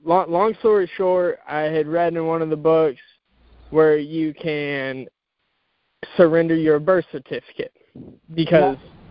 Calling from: Indiana, United States; I'm from Indiana.

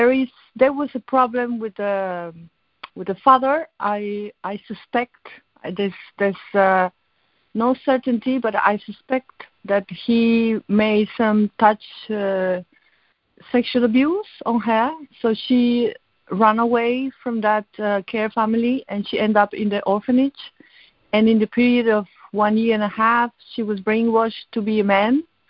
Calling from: Spain; English is a second language; I call from Spain.

